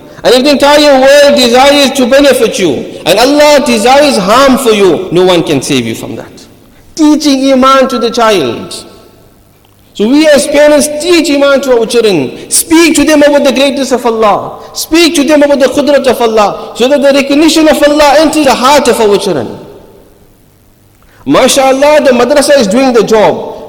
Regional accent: Isipingo, KwaZulu-Natal, South Africa; We come from Isipingo. Few areas very close to Isipingo.

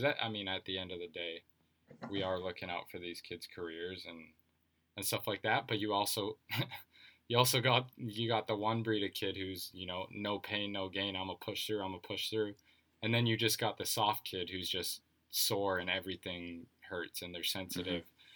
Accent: Grand Forks, North Dakota, United States; Dude, I'm from Grand Forks.

